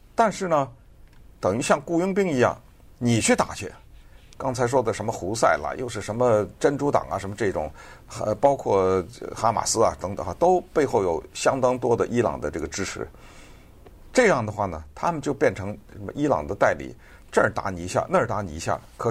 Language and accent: Chinese; United States; Chinese is a second language; 再炸，我们美国人的情报会掌握的，会知道他们在哪里。